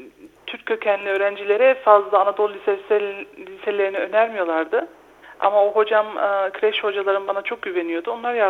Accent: Neuss, North Rhine-Westphalia, Germany; 6 Aralık 1976 burada Neuss doğumluyum Almanya'da. Burada doğdum büyüdüm. Burada okullara gittim. Annem babam 70'li yıllarda gelmişlerdi o zamanları.

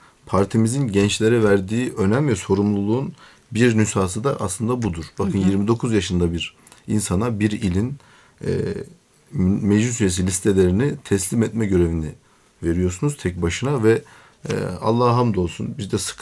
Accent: Konya, Turkey; born there; Konya Milletvekiliyim. 1989 Konya doğumluyum.

